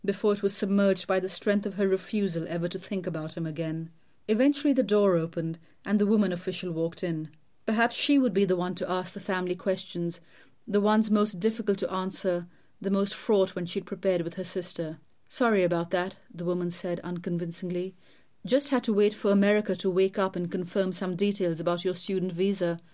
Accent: United Kingdom; As a Brit, I don't distinguish between one Muslim and another.

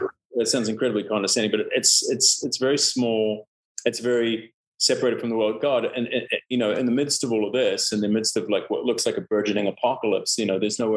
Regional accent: New Zealand; also born or lived in Canada; I moved from Canada to New Zealand when I was almost five. And I just always felt, you know, like a foreigner, even though, you know, I essentially grew up in New Zealand

